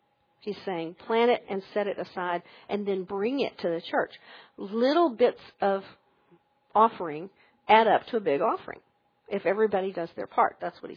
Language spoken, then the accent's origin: English; Alpine, Texas, United States; the taxes were not part of the house payment because we never did that growing up in Alpine